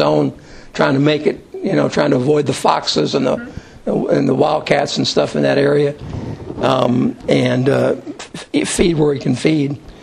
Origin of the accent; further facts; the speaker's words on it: Kentucky, United States; Now I'm from Kentucky, so we're used to this.